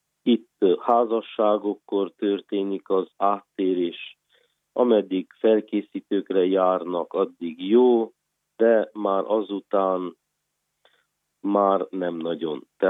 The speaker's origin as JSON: {"language": "Hungarian", "town": "Brașov", "region": "Brașov County", "country": "Romania", "tie": "born or raised there", "said": "Brassóba nevelkedtem, ott nem volt probléma. Édesapám román volt, tehát ismerni, jól ismertem a román nyelvet."}